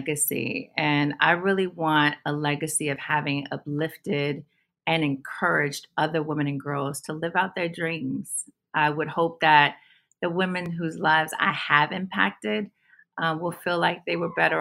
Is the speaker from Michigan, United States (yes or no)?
no; Houston, Texas, United States; also born or lived in Phoenix / Cleveland; I grew up in Houston, Texas. So I tell people I grew up in Sunnyside, South Park, and Third Ward, Houston, because my family did move around a lot.